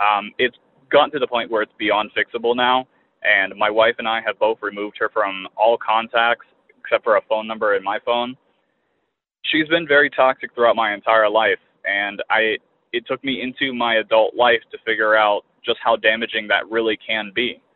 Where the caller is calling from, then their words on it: Greenwood, Indiana, United States; I'm calling from Greenwood, Indiana.